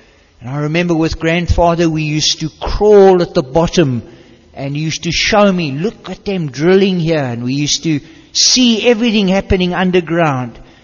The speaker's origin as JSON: {"language": "English", "region": "Gauteng", "country": "South Africa", "tie": "born or raised there", "said": "when I was a little guy, we grew up in Gauteng. You know, it used to be called Transvaal."}